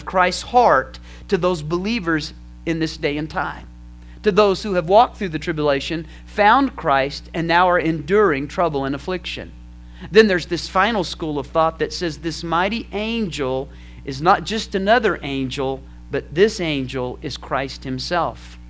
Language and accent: English; United States; I have felt like as an American, that I have no voice.